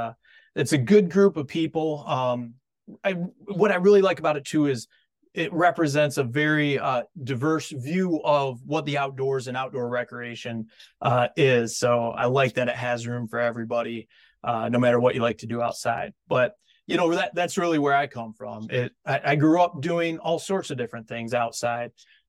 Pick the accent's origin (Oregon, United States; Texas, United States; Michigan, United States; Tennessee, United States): Michigan, United States; Central Lake; now in Ann Arbor, United States; I grew up here in Central Lake.